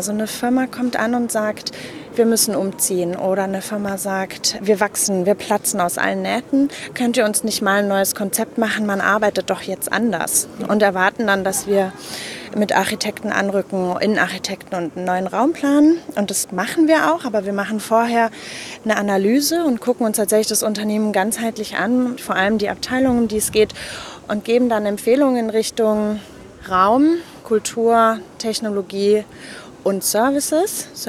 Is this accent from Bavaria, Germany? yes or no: yes; Munich, Bavaria, Germany; born there; now in Cologne, Germany; ich bin gebürtige Münchnerin. In Köln im Exil lebe ich seit 10 Jahren.